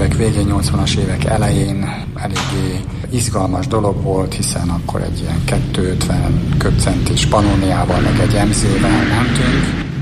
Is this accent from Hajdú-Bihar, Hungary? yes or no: no; Budapest, Hungary; én kőbányai vagyok, kőbányán születtem